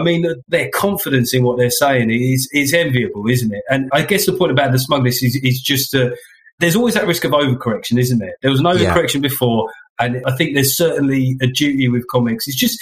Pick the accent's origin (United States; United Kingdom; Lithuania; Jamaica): United Kingdom; And then because something about being British that, I've got swagger.